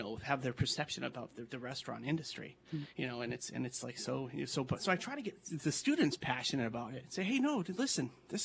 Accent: Massachusetts, United States; like I grew up in Western Mass. A lot of people went to UMass

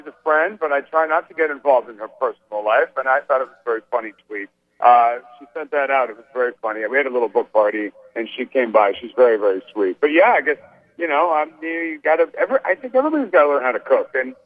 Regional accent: Italy; English is a second language; also born or lived in France; I was born in Italy and, I grew up in Italy and in France. My mother's French. I'm half French

